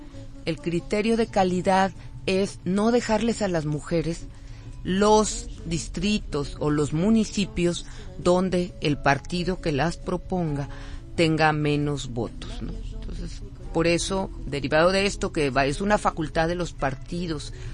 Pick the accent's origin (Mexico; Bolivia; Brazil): Mexico; somos más mujeres como población mexicana